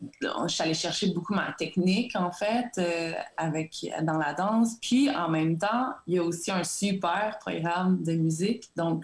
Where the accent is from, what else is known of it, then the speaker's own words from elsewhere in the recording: Quebec, Canada; moved away; Fait que je suis partie de l'Abitibi.